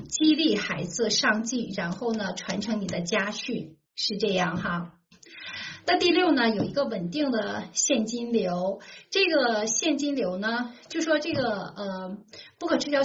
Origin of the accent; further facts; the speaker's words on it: China; 我们中国人呢，就是真是勤勤恳恳，很勤劳啊